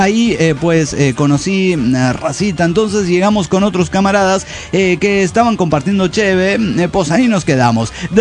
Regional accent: Monterrey, Nuevo León, Mexico; de Monterrey, México.

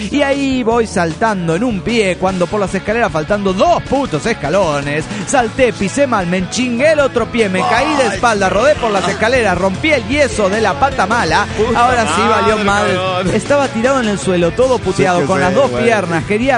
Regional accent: Tecate, Baja California, Mexico; de Tecate, Baja California, México.

